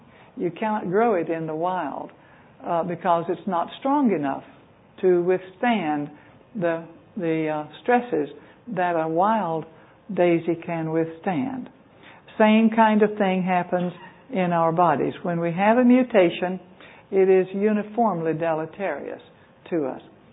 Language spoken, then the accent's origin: English; Georgia, United States; when I grew up in South Georgia, where sugarcane syrup was really a table delicacy, and most everybody had it growing in the yard or in the field, and we made our own syrup